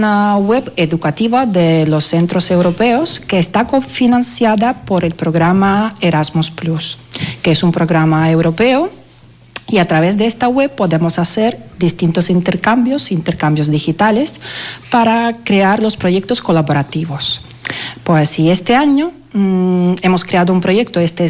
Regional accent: Belarus; now in Estepa, Spain; Yo soy de Bielorrusia.

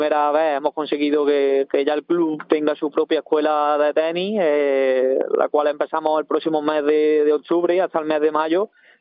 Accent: Pedrera, Andalusia, Spain; porque al final son amigos míos, son de Pedrera, de mi pueblo

